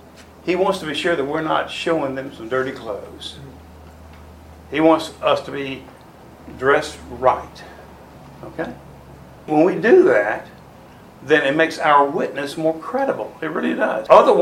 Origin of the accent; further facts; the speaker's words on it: Alabama, United States; I'm from Alabama originally, and … is my ringtone on my phone.